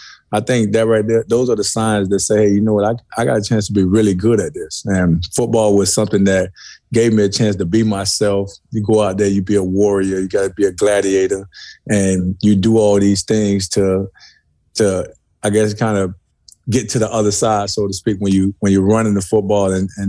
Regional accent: Immokalee, Florida, United States; Yeah, I grew up in Immokalee

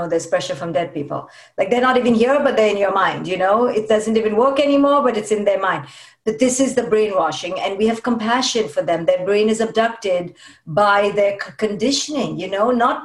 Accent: India; I use India as an example, because I'm Indian, so people won't think I'm putting Indian people down.

